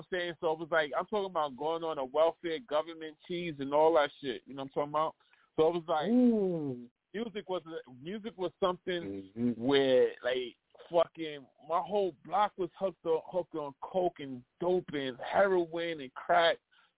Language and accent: English; New York City, New York, United States; So I grew up on Burnside, and I'm talking about when